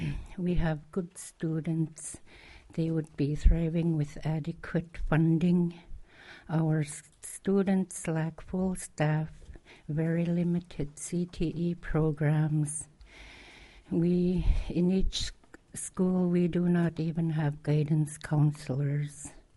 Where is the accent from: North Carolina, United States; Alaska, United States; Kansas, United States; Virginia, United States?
Alaska, United States; I'm from Makichuk, and I represent the Upiat School District.